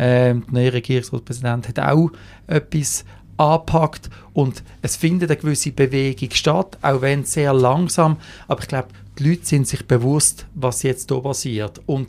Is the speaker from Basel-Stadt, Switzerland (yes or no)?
yes; Basel, Basel-Stadt, Switzerland; Ich bin in Basel Stadt geboren und aufgewachsen.